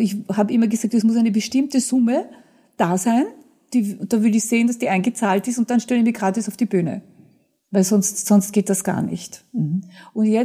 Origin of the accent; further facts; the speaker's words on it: Vienna, Austria; Ich bin ein Kind der Stadt Wienerin seit 1943.